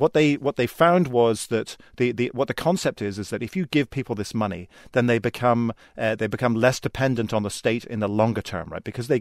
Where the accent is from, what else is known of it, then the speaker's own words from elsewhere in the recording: United Kingdom; also born or lived in Ireland; I'm from the United Kingdom and Ireland.